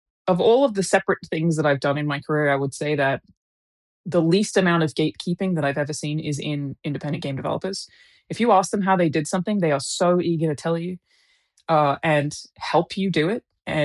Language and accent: English; Brisbane, Queensland, Australia; because I'm from Brisbane and I'm currently in Brisbane.